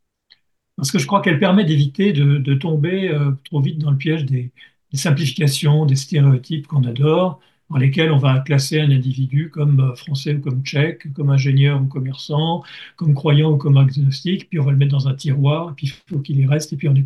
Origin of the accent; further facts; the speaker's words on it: France; Philippe et moi, on est français tous les deux, mais on n'est pas que français.